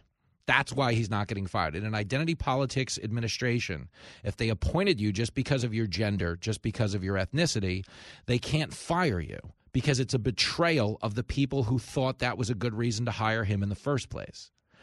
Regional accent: New York, United States; my Uncle Sonny, you know, growing up in New York with me, we told Polish jokes.

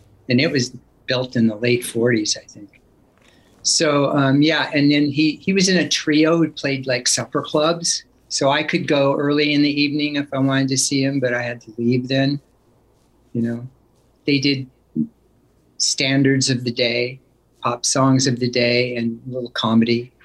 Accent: Oakland, California, United States; born there; Well, I was born in Oakland, and then we lived there and in that area until I was about 5 years old.

